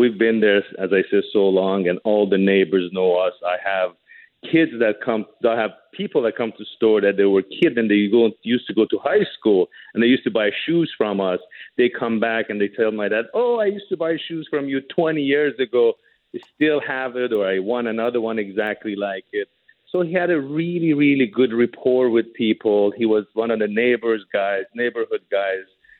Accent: Iran; moved away; We are refugees from Iran. We came here. We ran away from what happened to us in that country. We couldn't live there. We came here.

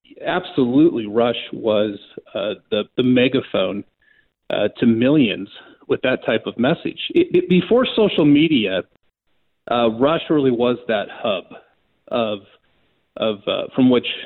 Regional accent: Sacramento, California, United States; And I grew up in the Sacramento area, and I remember as a teenager listening to Limbaugh

